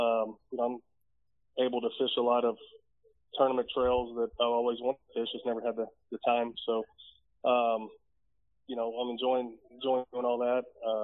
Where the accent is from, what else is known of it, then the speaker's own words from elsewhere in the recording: Cincinnati, Ohio, United States; now in Texas, United States; obviously I grew up in Cincinnati. Cincinnati was always home, because that's where not only I spent most of my time, but like I said, I grew up there